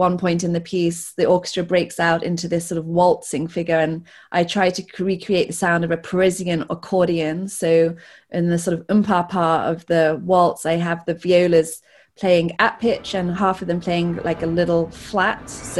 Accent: United Kingdom; which was, as a Brit, incredibly exciting.

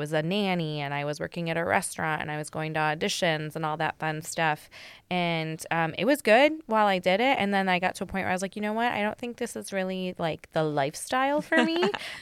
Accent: Toledo, Ohio, United States; I am a native Toledoan, yes. I grew up over in Old Orchard from, you know, when I was born through most of high school, and then my parents moved out to Holland, so.

